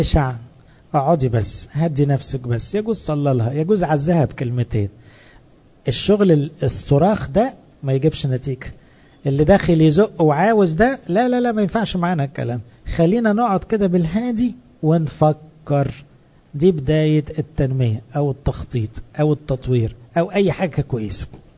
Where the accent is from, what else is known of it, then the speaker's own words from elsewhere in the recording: Egypt; انا كمصري متبرمج على الحكومات التعبانة اللي عدت عليا